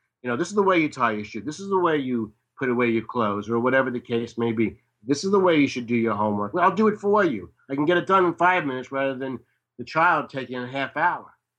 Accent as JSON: {"language": "English", "town": "New York City", "region": "New York", "country": "United States", "said": "Now, I'm from New York City. So, you know, walking around and mingling with people from New York City is challenging enough."}